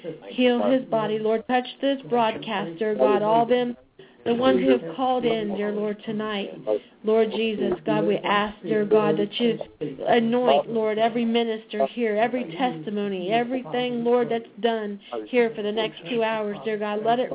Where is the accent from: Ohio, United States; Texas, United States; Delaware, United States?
Ohio, United States; Springboro; And we're here from Springboro, Ohio.